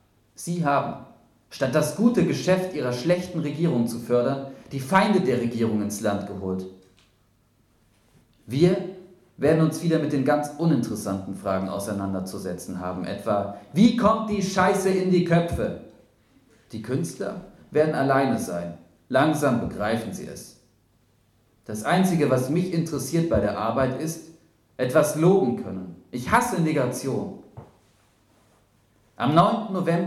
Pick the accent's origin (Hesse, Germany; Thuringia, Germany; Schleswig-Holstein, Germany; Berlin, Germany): Berlin, Germany; West Berlin; Ich komme aus West-Berlin. Ich bin seit dem 1. September 1989 DDR-Bürger.